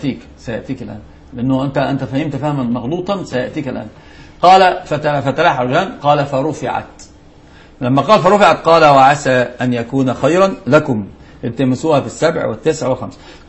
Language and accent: Arabic; Egypt; يعني عندنا في مصر الحمد لله في إلف لأمر معين